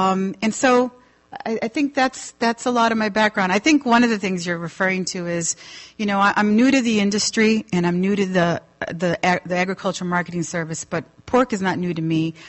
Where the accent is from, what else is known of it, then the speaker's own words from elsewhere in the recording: Chicago, Illinois, United States; I'm from Chicago.